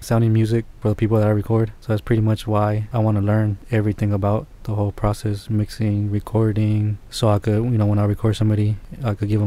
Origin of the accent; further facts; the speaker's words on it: Oakland, California, United States; I'm from Oakland.